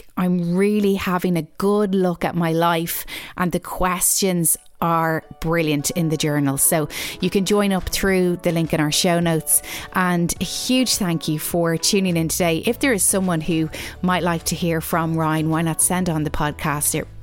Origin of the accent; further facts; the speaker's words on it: Ireland; and I'm Irish, and I've never heard about this mummy.